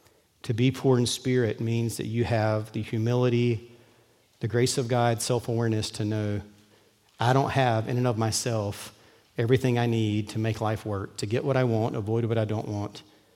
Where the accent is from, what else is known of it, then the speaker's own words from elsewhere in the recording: United States; I didn't grow up Catholic, Episcopalian, or any liturgical religious community, but I grew up in America